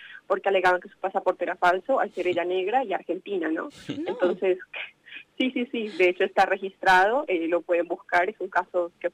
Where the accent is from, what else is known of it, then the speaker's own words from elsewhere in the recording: Colombia; moved away; yo soy una persona migrante, pongo un poco ahí el contexto, ¿no? Como para hablar de estas dos experiencias. Soy de Colombia